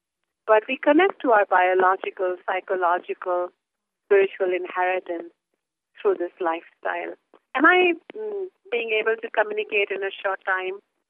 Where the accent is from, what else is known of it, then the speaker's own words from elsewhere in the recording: India; born there; I was born in India. I'm born in a traditional family. I'm married.